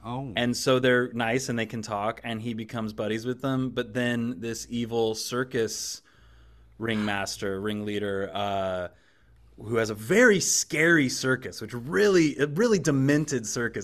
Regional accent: Kansas, United States; well, I'm from Kansas. Okay. Mm-hmm. I'm from where tornadoes are kind of a constant part of your life.

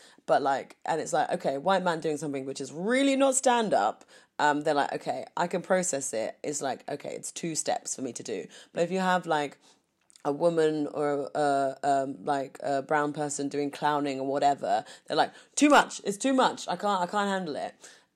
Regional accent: London, United Kingdom; I'm from London

